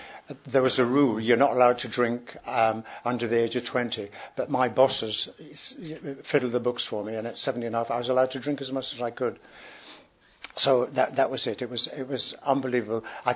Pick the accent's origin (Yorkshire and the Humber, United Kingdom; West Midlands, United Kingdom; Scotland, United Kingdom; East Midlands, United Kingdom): Yorkshire and the Humber, United Kingdom; accent: Yorkshire; I had to quickly change my accent from, you know, lad, what I'm talking about, Yorkshire accent.